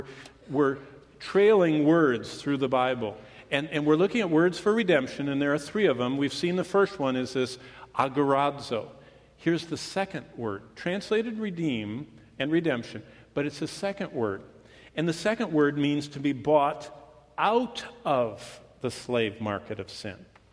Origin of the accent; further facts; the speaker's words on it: Michigan, United States; I mean, you know, I was from Michigan.